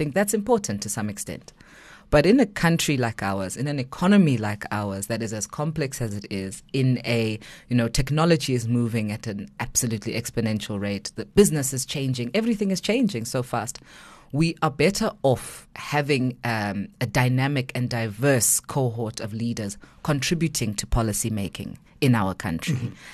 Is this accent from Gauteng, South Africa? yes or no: yes; Johannesburg, Gauteng, South Africa; born there; So I was born in Hillbrow.